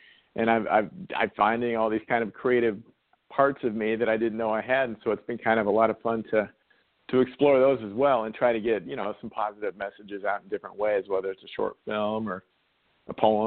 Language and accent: English; Salem, Oregon, United States; Yeah, I'm from Salem, Oregon, and we had – don't laugh. We had a golf center.